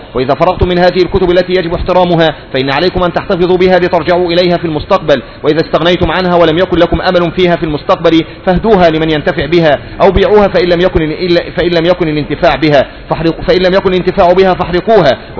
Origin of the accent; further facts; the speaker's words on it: Saudi Arabia; وإن كل صحيفة عندنا في السعودية